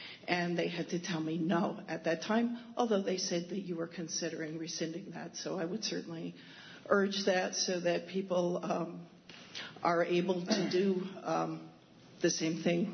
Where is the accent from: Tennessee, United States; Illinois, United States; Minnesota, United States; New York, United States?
New York, United States; Ulysses; from Town of Ulysses.